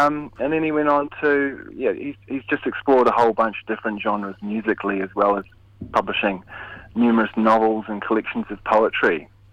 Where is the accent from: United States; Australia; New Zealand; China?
New Zealand; Christchurch, Canterbury; I'm from Christchurch, like Bill